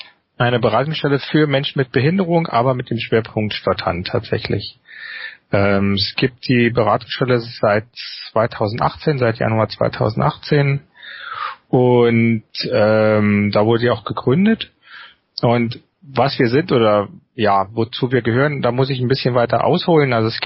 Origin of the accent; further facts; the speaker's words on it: Magdeburg, Saxony-Anhalt, Germany; bin aus Magdeburg